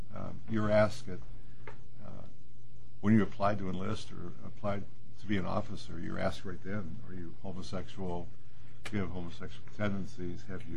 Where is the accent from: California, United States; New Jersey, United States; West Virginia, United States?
West Virginia, United States; Yeah, I'm from West Virginia originally.